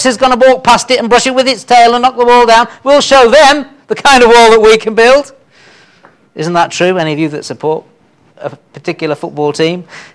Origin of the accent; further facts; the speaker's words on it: United Kingdom; You know, as British people, we know that there is a national characteristic of being kind of negative about things.